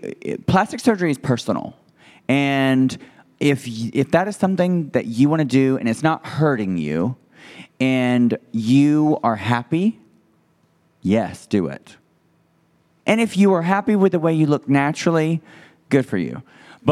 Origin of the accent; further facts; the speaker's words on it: Alabama, United States; it's like I'm from Alabama, girl, the country. I grew up in a town where we didn't even have a red light.